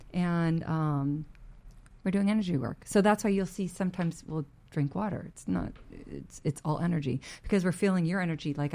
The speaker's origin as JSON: {"language": "English", "region": "Texas", "country": "United States", "said": "I'm from Texas."}